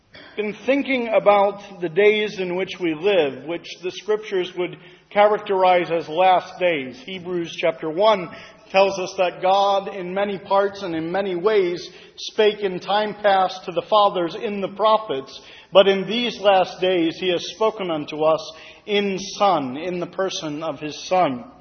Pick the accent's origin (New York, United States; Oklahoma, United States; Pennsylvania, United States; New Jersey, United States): Pennsylvania, United States; Reading; from Reading, Pennsylvania.